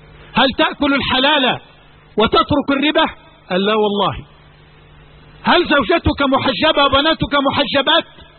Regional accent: Egypt; عليه العوض، هذه عندنا في مصر

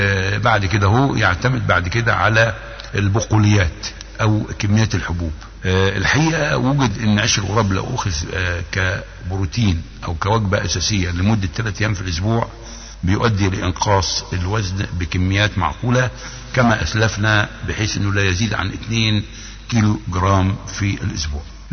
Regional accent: Egypt; من بعض الاشجار اللي كانت موجودة عندنا في سيناء، في شبه جزيرة سيناء

